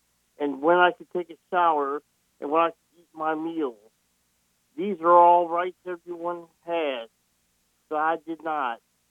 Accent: Springfield, Illinois, United States; I'm from Springfield and currently live in Pontiac.

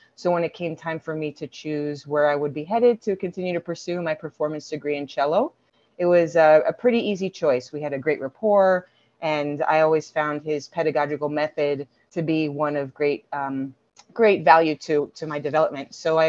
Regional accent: Miami, Florida, United States; I am from Miami, Florida, and became involved in music at a pretty young age

